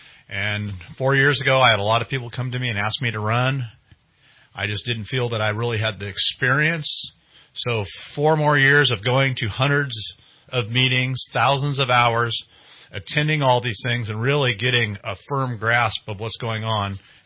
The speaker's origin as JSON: {"language": "English", "region": "California", "country": "United States", "tie": "born or raised there", "said": "I've grown up here in Shasta County all my life. Went to Anderson High School."}